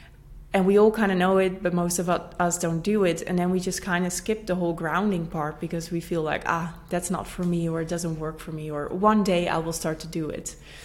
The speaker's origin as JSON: {"language": "English", "country": "Netherlands", "also_born_or_lived": "Brasilia, Brazil", "second_language": "English", "said": "And this is when I moved back home from Brasilia to the Netherlands."}